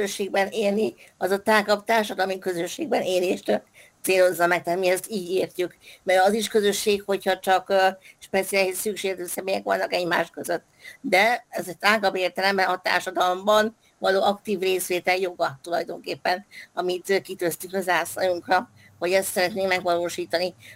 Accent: Székesfehérvár, Fejér, Hungary; Én székesfehérvári vagyok, tehát nem Pesten

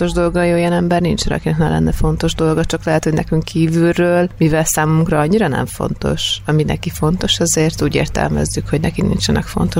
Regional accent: Székesfehérvár, Fejér, Hungary; Székesfehérváron csak születtem, ott nincsen színházi múltam.

